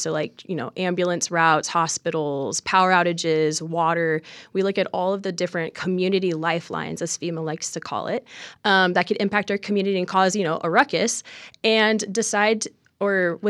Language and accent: English; Oregon, United States; I grew up in about 45 minutes east of Portland.